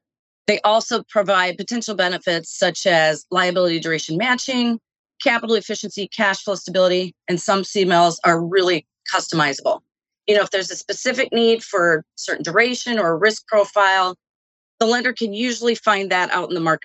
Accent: Iowa, United States; So I grew up in a small town in northern Iowa, and my first job was waiting tables at the local diner.

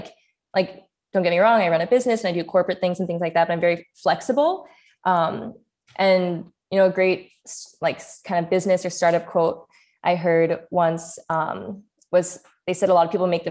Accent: Santa Monica, California, United States; I grew up in Santa Monica, which is, you know, very safe, nice, beachy town, and it's diverse.

